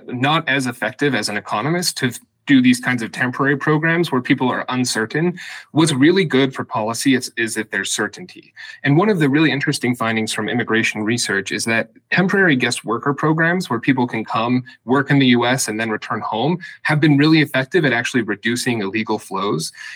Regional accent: Richmond, Utah, United States; So I came up in a rural area. There are more cows than people in my hometown of Richmond, Utah.

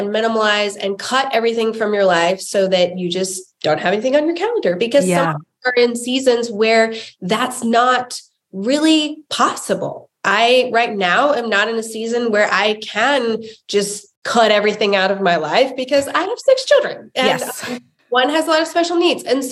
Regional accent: Wichita, Kansas, United States; now in Nashville, United States; I grew up in Wichita, Kansas.

